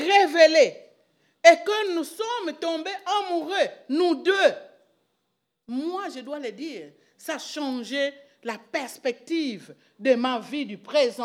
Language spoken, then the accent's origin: French; Madouda, Kongo Central, DR Congo; Et nous sommes du Congo-Kinshasa. Et pour arriver à ce village, il faut passer Boma, il faut passer Tchela pour arriver à Madouda. Nous sommes originaires de Madouda.